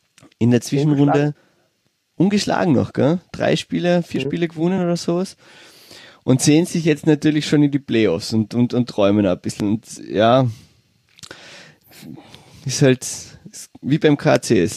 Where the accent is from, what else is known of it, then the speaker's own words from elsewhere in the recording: Villach, Carinthia, Austria; born there; Ich bin in Villach geboren